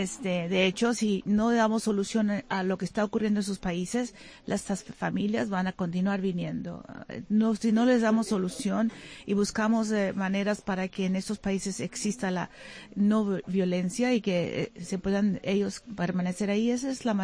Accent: Texas, United States; born there; soy nacida aquí en Estados Unidos. Mis padres con descendencia de México, son de Matamoros y de Chiapas.

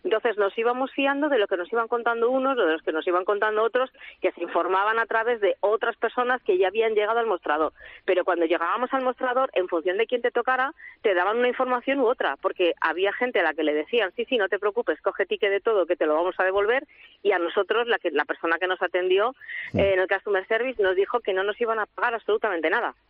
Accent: Madrid, Community of Madrid, Spain; Sí, somos de Madrid.

